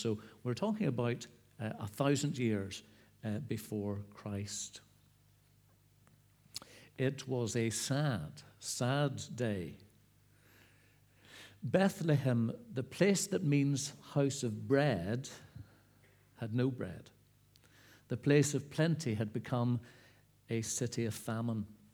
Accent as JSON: {"language": "English", "town": "Coleraine", "region": "Northern Ireland", "country": "United Kingdom", "tie": "born or raised there", "said": "And how wonderful to be back home, because I was brought up in Coleraine"}